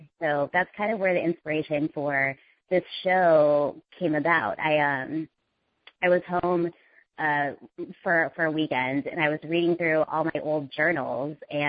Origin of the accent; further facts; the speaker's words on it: Indiana, United States; Well, as an Indian woman growing up, what was interesting is that I grew up in Indiana where all my friends were white.